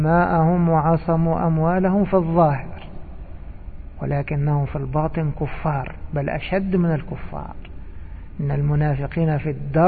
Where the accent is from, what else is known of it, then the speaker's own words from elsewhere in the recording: Egypt; يقولون سلقه، سلقوا يعني، نقول عندنا في مصر سلقوا.